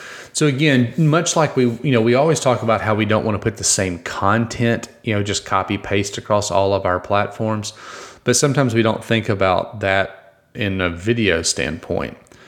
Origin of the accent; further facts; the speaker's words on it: Mississippi, United States; growing up in Mississippi, I'm a big Ole Miss fan